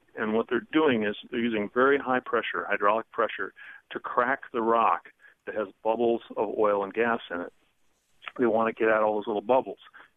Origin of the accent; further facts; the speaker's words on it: Red Wing, Minnesota, United States; now in St. Paul, United States; I grew up in Red Wing, which is a river town, Mississippi River town, just south of the Twin Cities in Minnesota. And I still have family there. I live in St. Paul now.